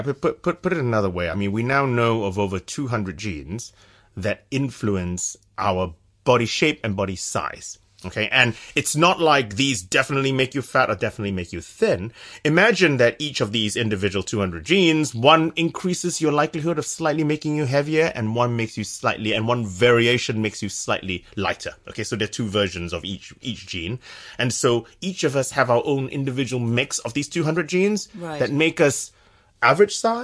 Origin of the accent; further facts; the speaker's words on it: San Francisco, California, United States; now in United Kingdom; So I'm from San Francisco.